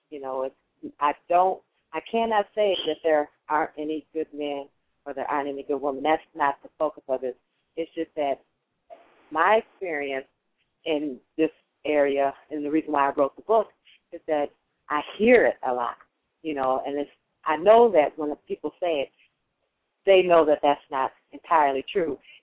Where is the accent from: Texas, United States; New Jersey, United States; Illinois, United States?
Illinois, United States; Chicago; Well, I'm from the Chicagoland area. I've been here practically all my life.